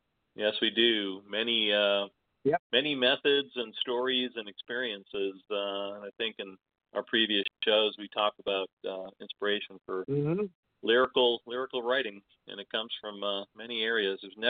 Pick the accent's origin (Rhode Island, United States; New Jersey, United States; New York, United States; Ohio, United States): Rhode Island, United States; Providence; I was born in Providence, Rhode Island, great upbringing, loved living there.